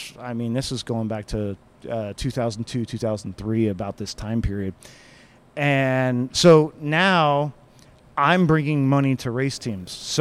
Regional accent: Vermont, United States; moved away; I was originally from Vermont, and my father-in-law at the time was a huge Kevin LePage fan in Vermont. He was from Vermont.

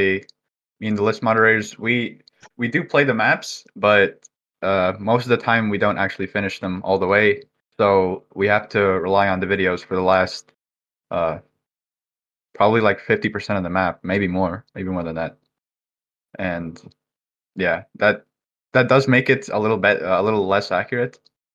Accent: Latvia; So I am from Latvia, for anyone who doesn't know.

